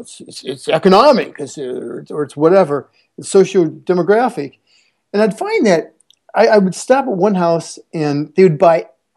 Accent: Iowa, United States; Well, so anyway, I grew up in Iowa, which is about the least coolest state to be from in all of the United States.

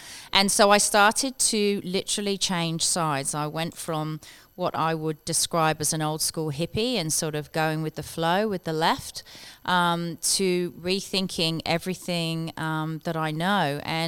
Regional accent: United Kingdom; I wasn't allowed to vote because I'm British

